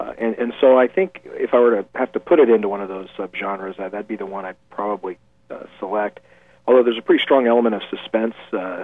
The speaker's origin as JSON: {"language": "English", "town": "Spokane", "region": "Washington", "country": "United States", "tie": "born or raised there", "said": "I grew up here in Deer Park in Spokane. Spent a few years in the military in the intelligence field."}